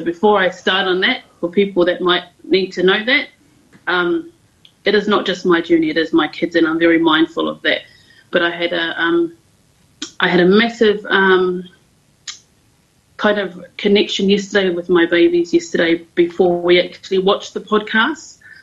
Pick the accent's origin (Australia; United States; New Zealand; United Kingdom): New Zealand; Wellington; I obviously was born and raised in the Wairarapa, but I reside here in Koihākina.